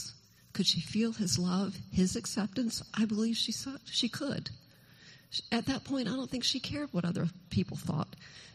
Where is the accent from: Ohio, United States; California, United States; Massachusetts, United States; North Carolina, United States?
North Carolina, United States; Currituck; I was raised in Currituck